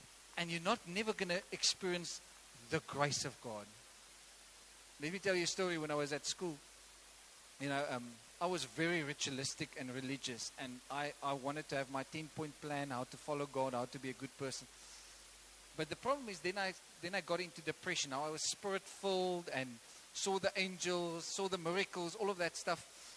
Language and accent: English; Caledon, Western Cape, South Africa; I grew up in Caledon, the greatest city of Caledon. Okay, Caledon. Okay, dis ek hoe my brei is so mooi. Okay, julle moet nog almal leer om Afrikaans te praat. Ek praat reg Afrikaans.